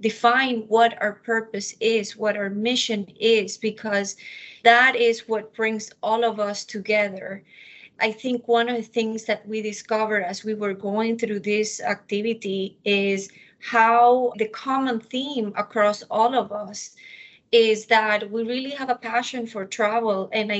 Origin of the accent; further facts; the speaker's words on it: Ecuador; moved away as an adult; now in United States; I was born and raised in Ecuador. I came to the U.S. to study university